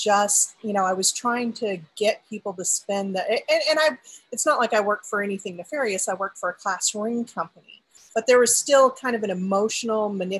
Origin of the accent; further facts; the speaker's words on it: Texas, United States; I grew up in the outside of Houston and Montgomery County, very conservative.